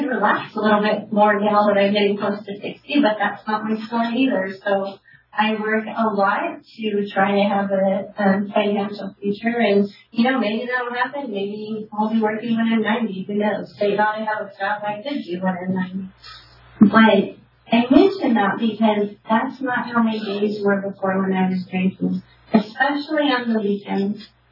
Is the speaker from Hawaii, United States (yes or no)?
yes; Hawaii, United States; I'm from Hawaii.